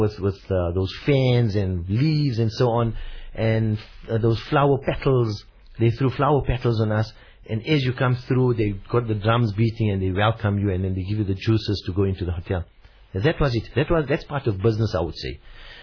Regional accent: South Africa; Now, being a South African

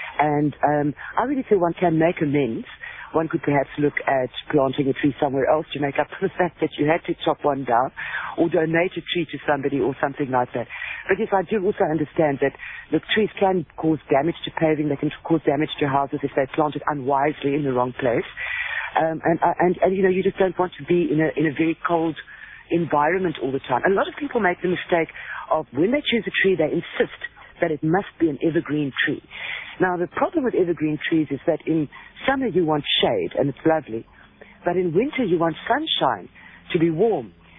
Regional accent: Pretoria, Gauteng, South Africa; I grew up in the Pretoria area.

